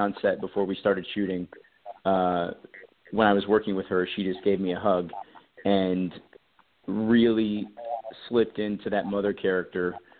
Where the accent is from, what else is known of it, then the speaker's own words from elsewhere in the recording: Colorado, United States; I grew up in Colorado, and so I grew up, like, snowboarding and skating, and I love the snow.